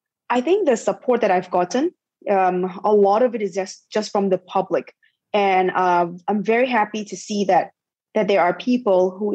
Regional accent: Ipoh, Perak, Malaysia; I grew up in Ipoh.

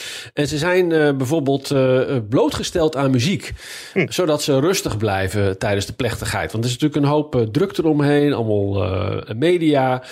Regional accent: Leiden, South Holland, Netherlands; Hè, wij komen dan uit Leiden

